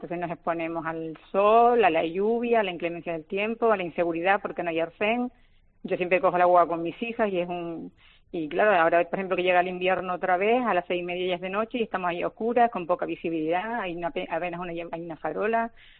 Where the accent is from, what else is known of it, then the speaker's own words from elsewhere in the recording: Icod de los Vinos, Canary Islands, Spain; yo soy de ICO y soy usuaria habitual de la guagua.